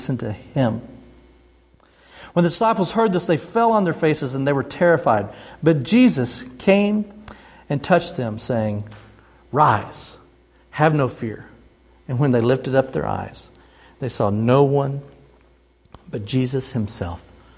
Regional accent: Monroe, Wisconsin, United States; accent: Southern Wisconsin drawl; also born or lived in Arkansas; You may hear a little bit of Southern Wisconsin drawl. That's because I'm from Monroe.

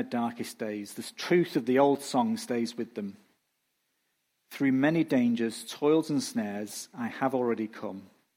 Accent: England, United Kingdom; I'm an English white male, you know. I'm genetically predisposed to being reserved.

